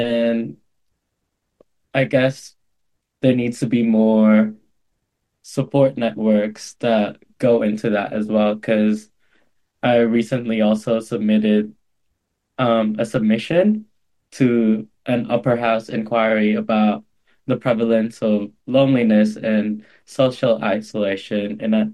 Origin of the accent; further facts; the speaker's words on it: Philippines; I'm from the Philippines, but I've never really lived there.